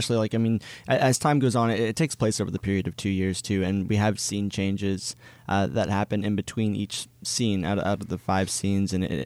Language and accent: English; Shreveport, Louisiana, United States; moved away as an adult; also born or lived in Texas; I grew up here in Shreveport-Bossier, and I did community theater when I was young and in high school.